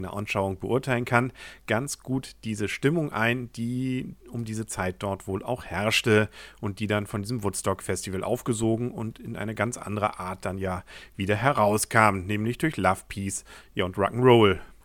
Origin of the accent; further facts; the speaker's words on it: Schleswig-Holstein, Germany; Als Schleswig-Holsteiner bin ich auch mal gespannt